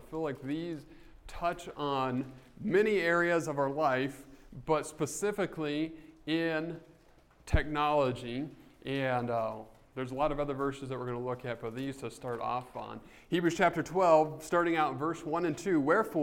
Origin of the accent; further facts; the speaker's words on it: New Mexico, United States; And I grew up in New Mexico, and as it would rain out there, sometimes it would dry